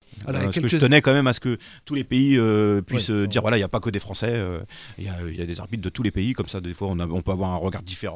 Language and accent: French; Southern Italy, Italy; mes parents, ils viennent d'un petit village du sud de l'Italie, entre les Pouilles et la Campanie, entre Foggia et Avellino. Donc, c'est sur les Apennins, un petit village qui s'appelle Acadia.